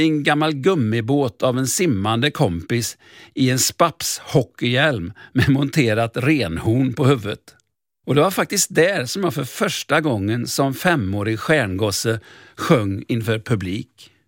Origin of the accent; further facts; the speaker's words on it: Lyrestad, Västra Götaland County, Sweden; now in Gothenburg, Sweden; Men ursprungligen kommer jag från Mariestad, eller närmare bestämt Lyrestad, eller Lyrsta som vi skaraborgare säger. Precis där vid Göta kanal är jag uppväxt tills jag var 16 år och familjen flyttade in till stan.